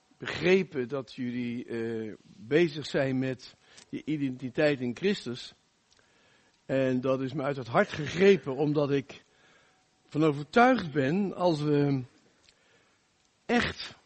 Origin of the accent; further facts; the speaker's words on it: Rotterdam, South Holland, Netherlands; Ik kom uit Rotterdam, dat kan je niet horen denk ik, maar daar kom ik wel vandaan. 25 jaar als voorganger in Spijkenisse gediend en 8 jaar in Den Haag. En we nu weer terug wonend in Rotterdam, met echte Rotterdamse humor.